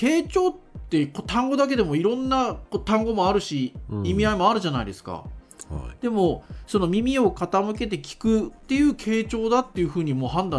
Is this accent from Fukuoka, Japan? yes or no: yes; Fukuoka, Japan; accent: Fukuoka dialect; まあ、僕は福岡弁ネイティブだから、ちょっとあの気になるところありましたけど